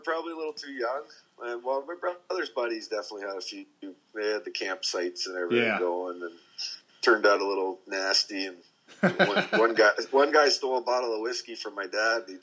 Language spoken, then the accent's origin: English; Ontario, Canada; You know, because I was living in Schaumburg, but I grew up in Orangeville or Shelburne and, you know, kind of thing.